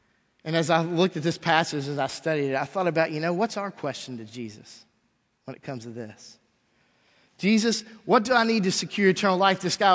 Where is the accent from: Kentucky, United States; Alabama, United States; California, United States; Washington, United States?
Kentucky, United States; Lexington; I'm a UK fan. I'm from Lexington, sorry.